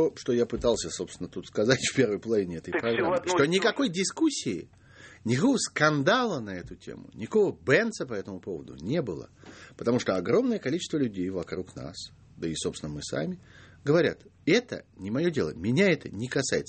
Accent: Moscow, Russia; Мы, москвичи, а жители многих других российских городов с ужасом наблюдают

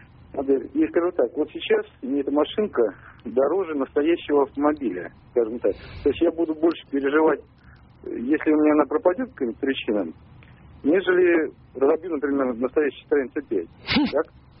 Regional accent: Tula, Tula Oblast, Russia; я из Тулы.

